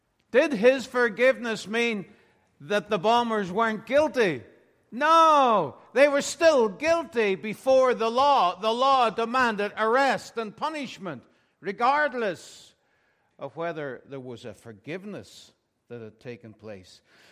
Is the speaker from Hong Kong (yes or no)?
no; Ireland; I grew up that way in Ireland